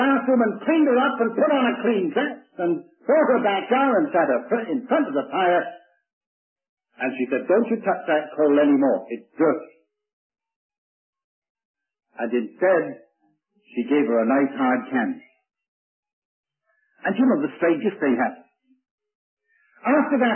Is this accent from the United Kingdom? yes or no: yes; United Kingdom; You know, I was brought up in the British Isles.